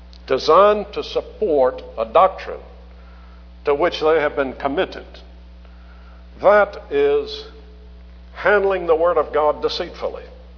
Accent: the South, United States; accent: southern; I had to pronounce tyrants in my good southern accent slowly so they would get it.

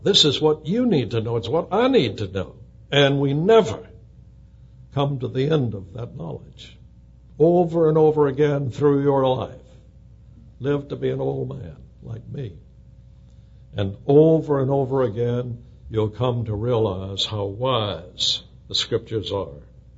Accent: the South, United States; because I'm a Southerner.

